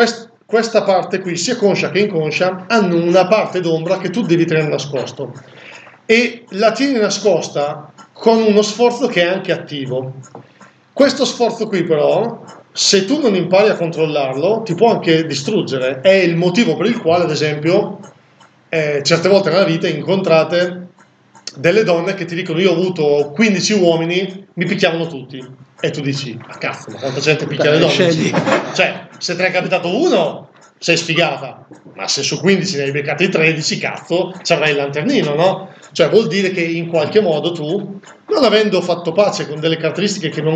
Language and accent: Italian; Lombardy, Italy; ma tipo dalle mie parti la resistenza non è esistita, perché io vivo nel Bresciano